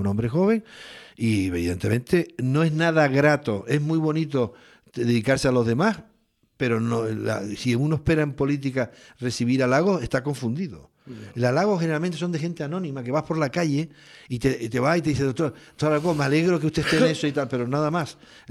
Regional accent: Canary Islands, Spain; yo soy chicharrero, soy de Tenerife, encantado, soy español, soy europeo, me gusta el Teide

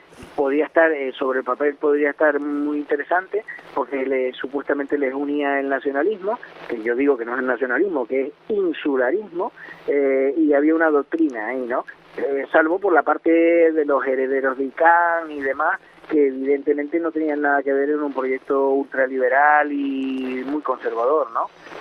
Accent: Canary Islands, Spain; yo me considero nacionalista canario

